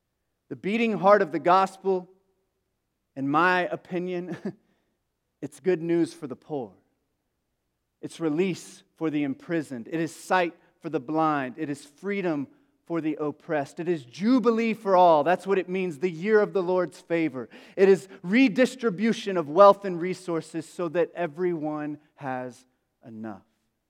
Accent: Paintlick, Kentucky, United States; I would call Paintlick, Kentucky, my hometown. And so sometimes I go back to the place where I came from, even though I haven't been for quite some time.

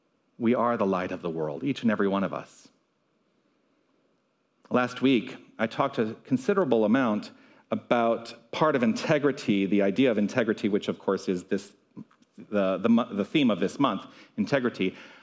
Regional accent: Tucson, Arizona, United States; But I think about, you know, growing up here in Tucson. I was born and raised here in Tucson.

